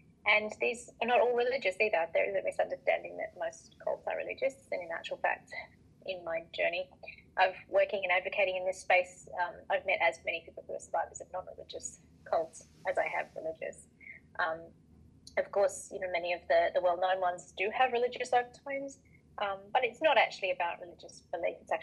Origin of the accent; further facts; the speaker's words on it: Australia; I'm Australian. You'll probably pick that up from my accent. I'm from a rural regional area here in Australia, so my experiences are a lot outside the urban, although I do live urban now.